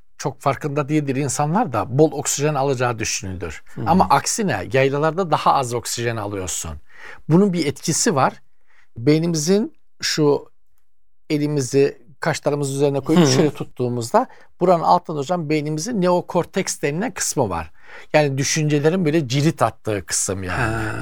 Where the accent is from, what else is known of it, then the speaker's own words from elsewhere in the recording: Trabzon, Turkey; also born or lived in Rize Province; Bize Karadeniz'in dışında Laz diyorlar. Karadeniz'e geldiğiniz zaman Doğu Karadeniz derler. Doğu Karadeniz'e gelirseniz biz mesela Allah'a şükür Trabzonluyum da.